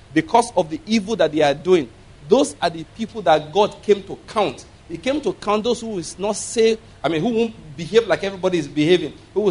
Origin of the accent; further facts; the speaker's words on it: Nigeria; Assuming I don't know anybody there, I don't live there, but because I'm a Nigerian, I'm so connected what is going on there.